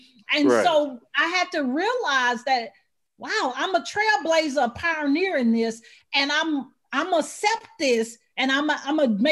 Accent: Alabama, United States; accent: Southern twang; When I was younger, growing up, you could tell the Southern twang, right? I'm from Alabama.

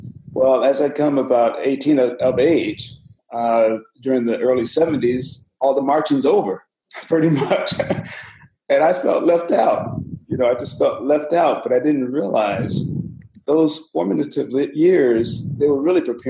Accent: Flint, Michigan, United States; Actually, I grew up in Flint, Michigan.

